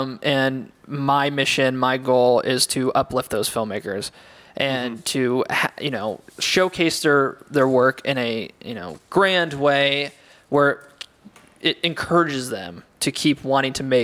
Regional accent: West Chester, Ohio, United States; now in Dayton, United States; I grew up in the Cincinnati area, mm-hmm. for people who aren't familiar with like the, you know, greater Cincinnati area, I'm from Westchester.

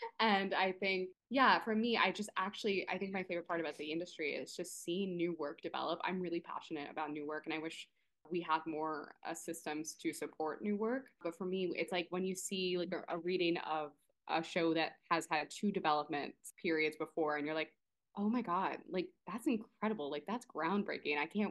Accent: New York City, New York, United States; I'm a New Yorker born and raised, so I'm originally from the Bronx. I'm Puerto Rican and Albanian.

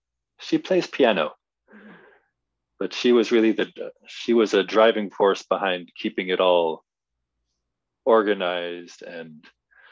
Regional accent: Virginia, United States; And we were a bit eccentric in the area where we grew up in Virginia, in that there was no string program in the schools.

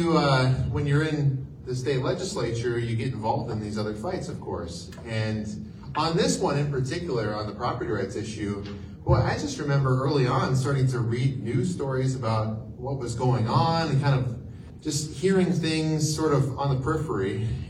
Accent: Dell Rapids, South Dakota, United States; I'm from Del Rapids. I'm the Speaker of the House.

